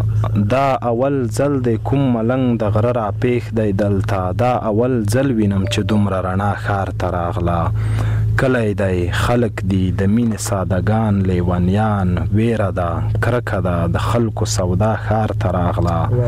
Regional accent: Khost, Afghanistan; زه د خوست یم، … دلته لوی شوی یم، دلته مې زده کړې کړې دي

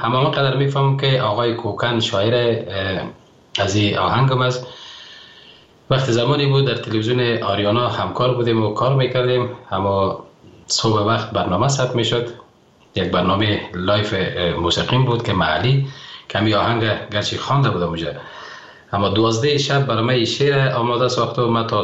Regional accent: Afghanistan

